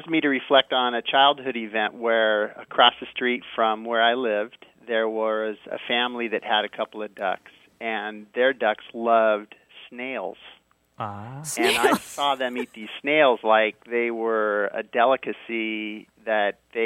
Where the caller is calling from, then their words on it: San Diego, California, United States; I'm calling from San Diego.